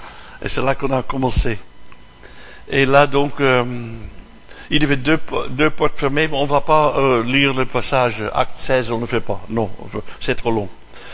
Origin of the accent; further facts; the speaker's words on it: Haarlem, North Holland, Netherlands; de Haarlem, de ma ville natale.